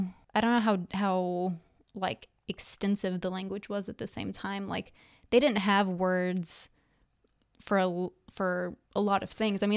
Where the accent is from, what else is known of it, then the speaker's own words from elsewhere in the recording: Texas, United States; Like I learned history in Texas. I was raised in Texas. And I knew about none of this.